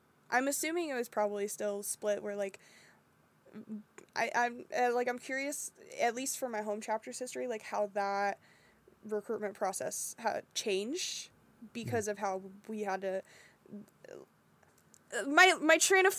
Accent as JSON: {"language": "English", "region": "the South", "country": "United States", "said": "So I'm from the South. Gendered things are still way bigger in the South than the South would like to admit."}